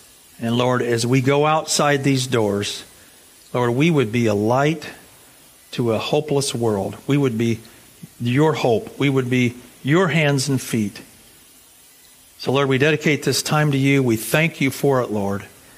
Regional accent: Shelby, North Carolina, United States; I grew up in North Carolina, in southern part of the United States, Shelby, North Carolina, so a little west of Charlotte.

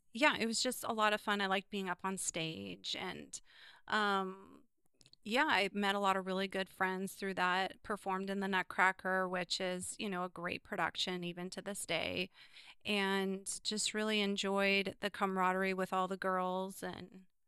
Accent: Gearhart, Oregon, United States; also born or lived in Astoria; Yeah, I grew up here in Clatsop County. I was born in Astoria and then raised in Gearhart Seaside area.

